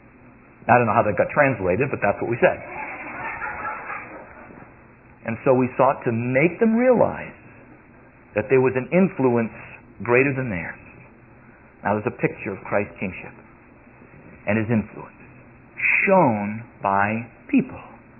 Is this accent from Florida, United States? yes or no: no; New York, United States; I felt right at home as a New Yorker.